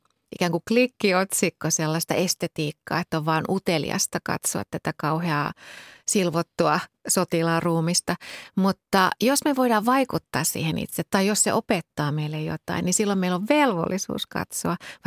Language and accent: Finnish; Kintaus, Central Finland, Finland; mä oon maalta kotoisin, Keski-Suomesta, pienestä kylästä nimeltä Kintaus ja se oli silloin erityisen pieni. Silloin oli 80-luvulla, kun mä oon ollut lapsi